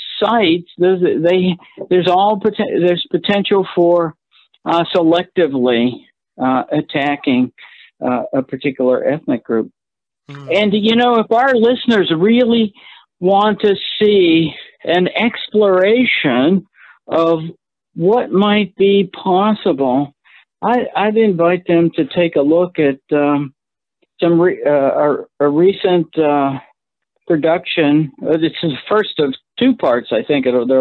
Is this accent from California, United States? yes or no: no; Pittsburgh, Pennsylvania, United States; University of Pittsburgh story, I'm from Pittsburgh, by the way